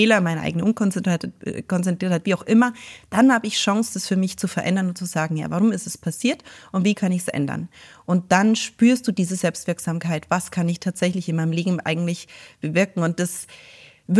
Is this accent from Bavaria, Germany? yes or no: yes; Wallgau, Bavaria, Germany; born or raised there; also born or lived in Garmisch